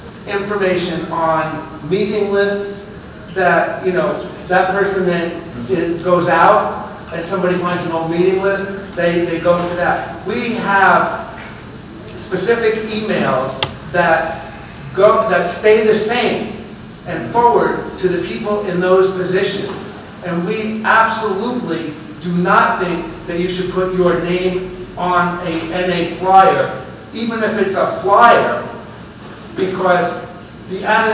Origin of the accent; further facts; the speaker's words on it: California, United States; I'm an addict from Northern California.